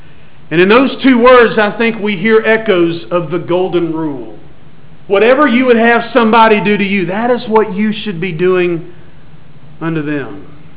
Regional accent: Woodbury, Tennessee, United States; I grew up in Woodbury, Tennessee. I don't know if any of you know where Woodbury, Tennessee is.

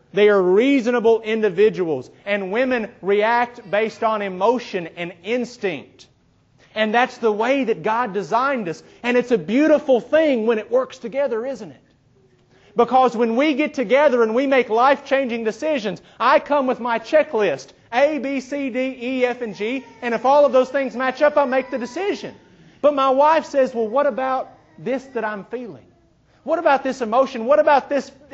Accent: Dyersburg, Tennessee, United States; I grew up in Dyersburg, Tennessee, a small town, where if you were cool, you went to school with mud on your truck.

